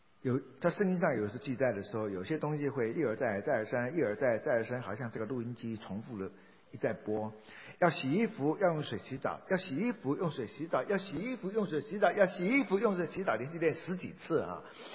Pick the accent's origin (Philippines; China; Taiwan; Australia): Taiwan; 那我们台湾人练起来的话，所有洁净的都是 kosher